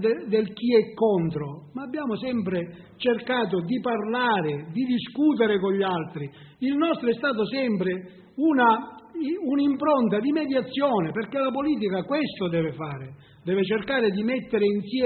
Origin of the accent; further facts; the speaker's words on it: Rosolini, Sicily, Italy; non è che noi pensiamo perché siamo di Rosolini, soltanto a Rosolini.